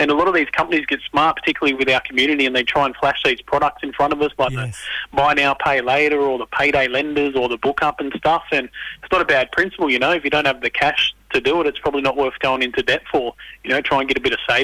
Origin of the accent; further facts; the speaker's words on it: Tamworth, New South Wales, Australia; I grew up in Tamworth, country music capital, so I was listening to the music on here a bit earlier.